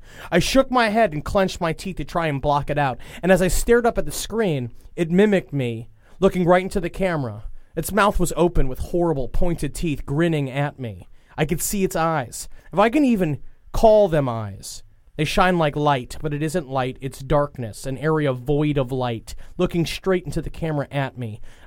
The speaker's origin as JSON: {"language": "English", "town": "Los Angeles", "region": "California", "country": "United States", "said": "35 years old. I'm from Los Angeles, California."}